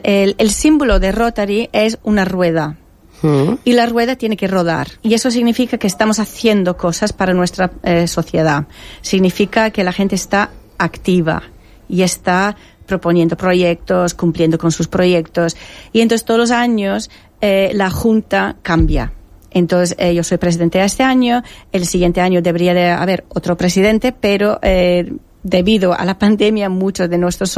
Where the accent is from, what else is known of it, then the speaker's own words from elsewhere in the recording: England, United Kingdom; Spanish is a second language; Yo soy inglesa, creo que soy la única inglesa.